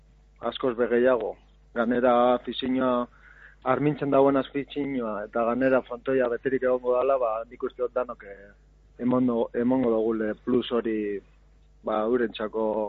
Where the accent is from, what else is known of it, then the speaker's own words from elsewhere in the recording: Lezama, Basque Country, Spain; born there; naiz eta Lezama nire jaioterria izenda